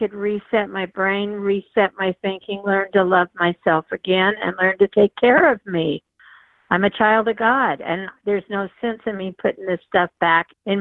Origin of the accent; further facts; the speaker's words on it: Bonanza, Oregon, United States; I'm from Oregon. I have a riding stable. I show paint horses. I'm from a little town called Bonanza, Oregon